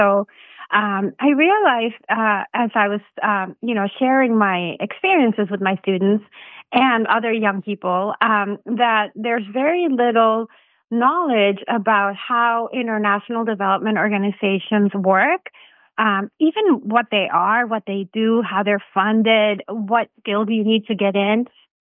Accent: Venezuela; I come from Venezuela, which is a now very poor country and completely destroyed. But at the time when I grew up, it was actually one of the richest countries in South America because of the discovery of oil.

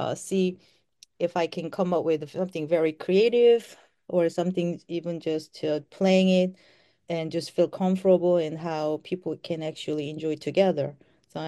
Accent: South Korea; I grew up in Korea

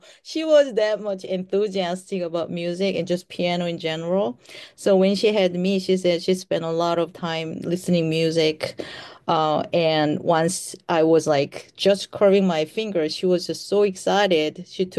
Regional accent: South Korea; I grew up in Korea

